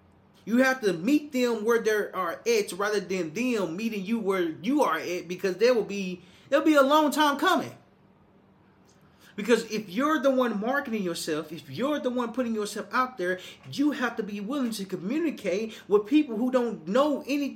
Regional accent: Little Rock, Arkansas, United States; I remember standing in this house when I was raised in Little Rock, Arkansas, by a single mom raising three boys by herself.

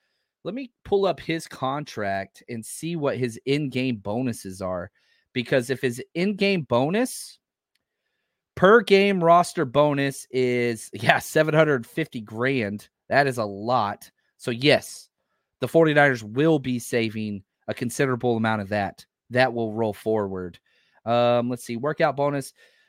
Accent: Texas, United States; I'm sorry. I'm from Texas.

